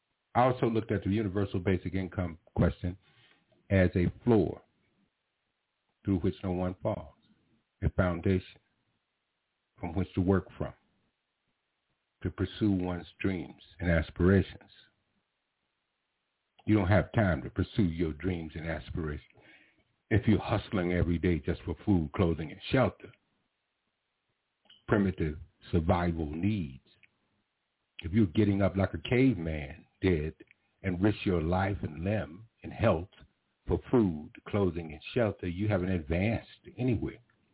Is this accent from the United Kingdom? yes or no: no; Memphis, Tennessee, United States; in Tennessee, in the lower southwest corner of Tennessee, second largest city, and happened to be my hometown.